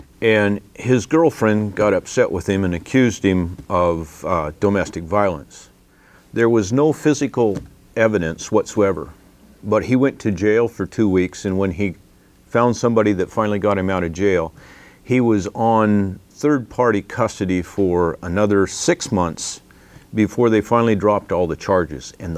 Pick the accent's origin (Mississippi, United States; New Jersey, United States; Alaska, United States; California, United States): Alaska, United States; I grew up in Alaska, and we were pretty free most of the time to do a lot of things that we wanted, and we didn't have a lot of restrictions.